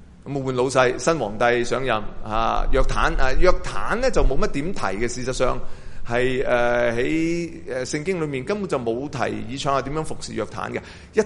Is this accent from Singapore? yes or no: no; Hong Kong; 我哋香港人會，如果我翻譯呢段呢